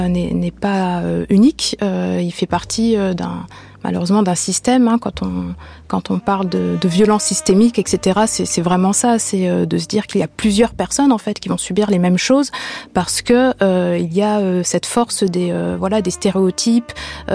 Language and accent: French; France; born there; je suis née en France